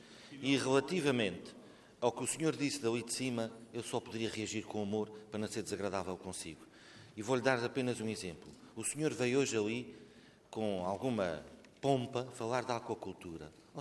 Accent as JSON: {"language": "Portuguese", "region": "Azores", "country": "Portugal", "said": "me envergonha enquanto açoriano"}